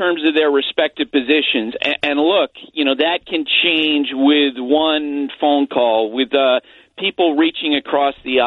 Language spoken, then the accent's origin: English; Vermont, United States; I grew up in Vermont, but I went to Vanderbilt in Nashville in the fall of 82